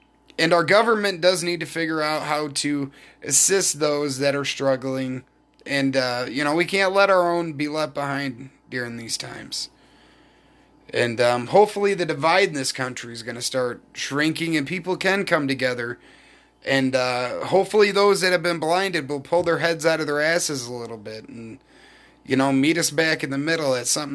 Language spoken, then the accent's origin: English; Michigan, United States; When I grew up in Michigan, man, I dealt with the winter a lot better